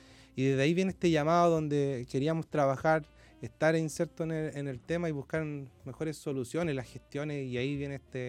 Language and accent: Spanish; Valparaíso, Chile; como nacido y criado en Valparaíso, siempre tiene un enamoramiento por la ciudad.